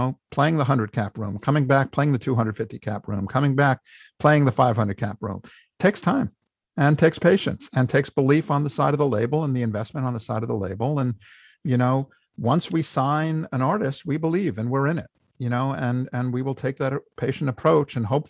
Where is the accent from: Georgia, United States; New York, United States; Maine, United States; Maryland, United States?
New York, United States; You know, I'm a New Yorker. I'm not leaving. I love New York.